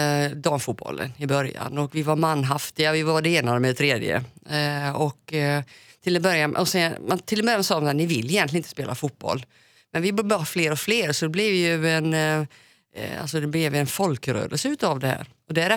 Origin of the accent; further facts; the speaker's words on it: Chicago, Illinois, United States; now in Sweden; Jag kommer som sagt från Chicago